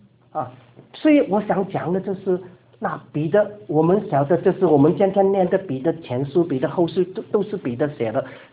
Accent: Guangdong, China; accent: Cantonese; 我们广东话就是怎么说啊？

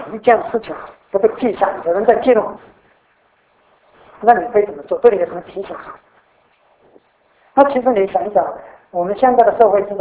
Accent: China; 因为有时候我们中国人对阴间有很多观念的

